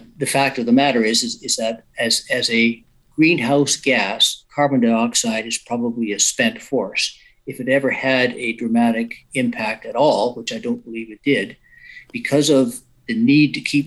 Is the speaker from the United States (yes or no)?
no; Western Canada, Canada; I'm from the West. I'm in British Columbia as we speak.